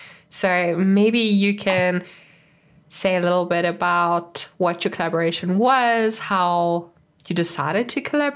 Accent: South Africa; as a South African, you know, it's very big in South Africa

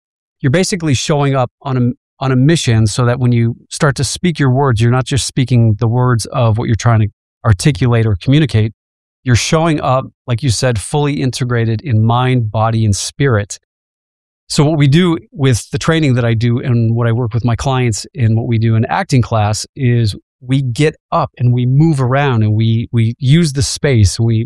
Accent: Chicago, Illinois, United States; I grew up in the South Side of Chicago, so I'm a Midwesterner.

